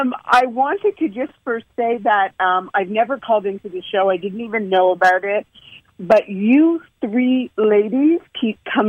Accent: Canada; moved away as an adult; now in United States; I'm from Canada originally, and about 8 years ago, we were moving here to California, to Northern California, just outside of San Francisco.

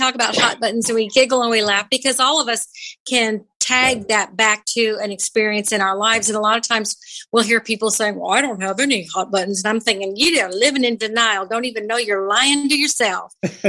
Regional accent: Los Angeles, California, United States; Sure. I grew up in Los Angeles. So I grew up in a different family who would sit and talk over each other all the time.

